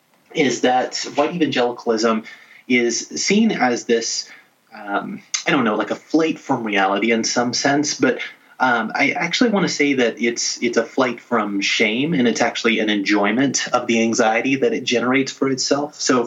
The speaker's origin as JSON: {"language": "English", "town": "Little Rock", "region": "Arkansas", "country": "United States", "tie": "born or raised there", "said": "I grew up in Little Rock, Arkansas. So like we had not just the Central High like integration battle that a lot of people read about in their high school history textbooks"}